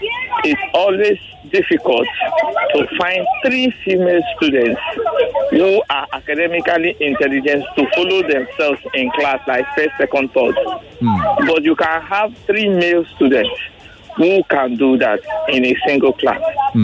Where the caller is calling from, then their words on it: Ijanikin, Lagos, Nigeria; I'm calling from Ijanike.